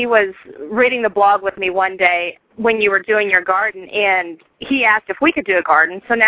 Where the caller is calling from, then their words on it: Indiana, United States; Hi, Mary Beth. … I'm from Indiana.